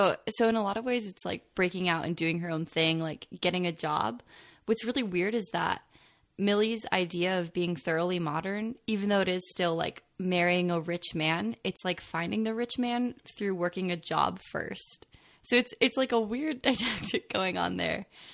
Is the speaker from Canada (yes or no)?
no; Illinois, United States; I am from Illinois originally.